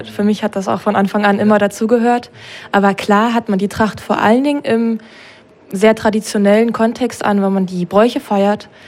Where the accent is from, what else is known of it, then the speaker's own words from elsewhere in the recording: Dissen, Brandenburg, Germany; ich komme aus Dissen ursprünglich und bin dort mit der sorbischen Kultur und auch Sprache aufgewachsen.